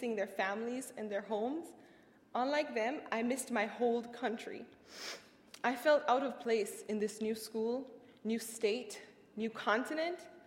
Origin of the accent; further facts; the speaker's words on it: Kingston, Surrey, Jamaica; now in United States; it was located just about as far as one could possibly go from my hometown of Kingston, Jamaica. So I was convinced this was a school for me.